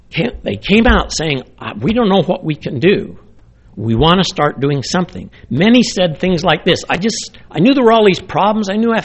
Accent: Utah, United States; I'm from Utah in the U.S.

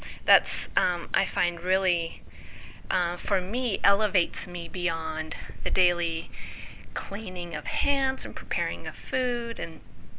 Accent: Bainbridge Island, Washington, United States; also born or lived in Seattle; I'm from Bainbridge Island, but we used to live in Seattle State.

